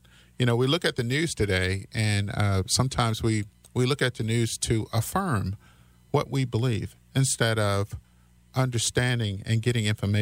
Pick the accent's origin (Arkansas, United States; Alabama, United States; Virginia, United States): Virginia, United States; Martinsville; born there; I was born in Martinsville, Virginia.